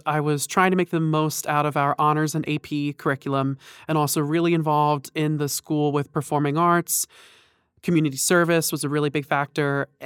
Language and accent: English; New Jersey, United States; Well, I'm from New Jersey, so I was mostly looking for schools that were going to be in the area, closer to my two brothers and my parents.